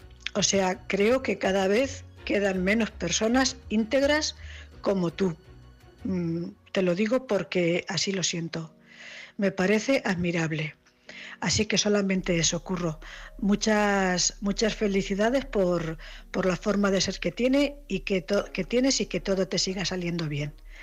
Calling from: Cuenca, Castilla-La Mancha, Spain; corresponsal de Cuenca.

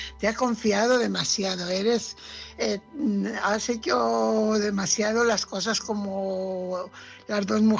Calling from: Fuenlabrada, Community of Madrid, Spain; corresponsal de Fuenlabrada.

